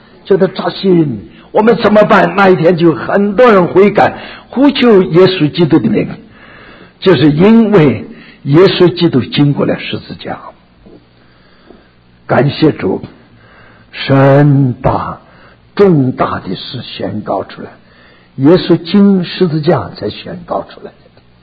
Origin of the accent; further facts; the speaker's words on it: Shandong, China; 他们不懂得我们山东人乡下的排行